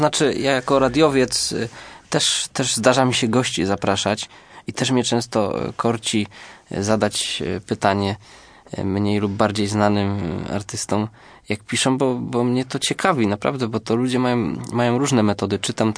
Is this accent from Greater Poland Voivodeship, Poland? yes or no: yes; Bojanowo, Greater Poland Voivodeship, Poland; Opowiada o prawdziwym ogrodzie, który mi przez lata młodości towarzyszył w moich rodzinnych stronach.